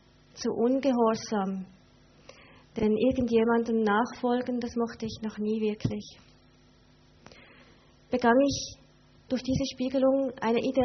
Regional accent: Switzerland; German is a second language; ich komme aus der Schweiz. Wenn ihr etwas nicht versteht, dann sagt es, weil Hochdeutsch sprechen ist für Schweizer eine Fremdsprache. Ich komme aus einer kleinen Stadt, die nennt sich tatsächlich Granja Bigot.

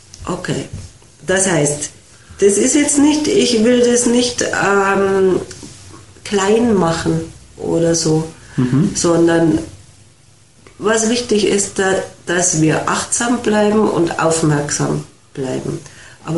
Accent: Munich, Bavaria, Germany; Da war gerade diese große Flüchtlingswelle, die ja besonders durch München ist, durch meine Heimatstadt.

